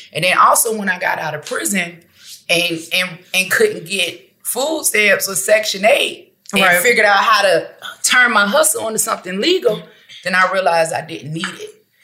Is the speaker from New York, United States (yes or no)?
yes; Buffalo, New York, United States; also born or lived in Maryland; So I was born in Maryland. I lived in Maryland for 6 weeks. Then they moved to Buffalo. I lived in Buffalo for the first 14 years of my life